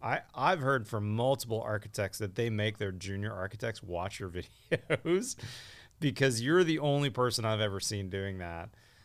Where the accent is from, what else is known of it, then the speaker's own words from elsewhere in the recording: Pittsburgh, Pennsylvania, United States; I grew up in Pittsburgh, PA.